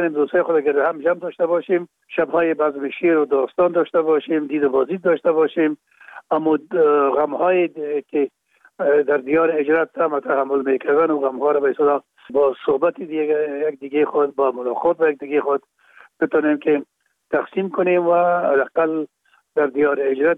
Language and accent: Persian; Kabul, Afghanistan; اونجا در شهید کابل به دنیا آمدیم و اونجا مکتب خواندیم تا زمانی که صنف 12 را که در مکاتب ابتدایه خواندیم